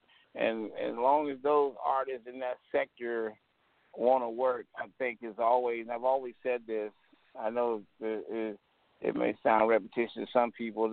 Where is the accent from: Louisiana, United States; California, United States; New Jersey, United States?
Louisiana, United States; You know, like you said, he was in Jersey, and I grew up in Louisiana